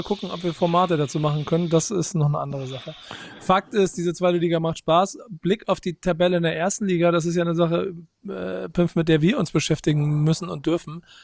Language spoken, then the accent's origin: German; Bremen, Germany; Ich als Bremer kann erklären